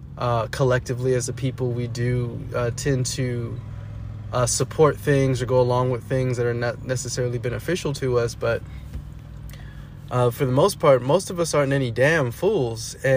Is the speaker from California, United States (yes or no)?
yes; Oakland, California, United States; And even in a city, my hometown, Oakland, we're about to lose even more officers